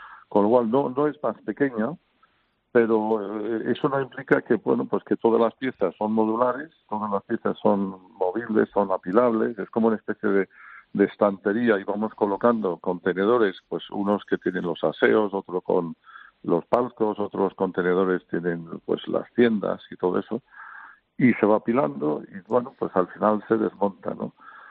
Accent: United Kingdom; Spanish is a second language; now in Spain; yo soy británico, pero llevo aquí toda la vida, así que no...

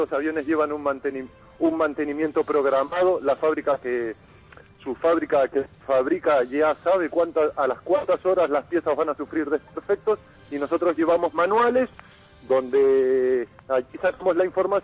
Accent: Uruguay; Yo soy uruguayo. En mi país mucha gente utiliza los aviones como medio de transporte

